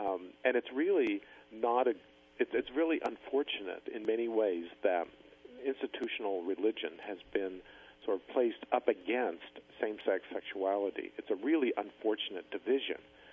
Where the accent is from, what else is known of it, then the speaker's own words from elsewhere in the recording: Missouri, United States; But as I sort of began to see a wider world beyond where I grew up in Missouri about religion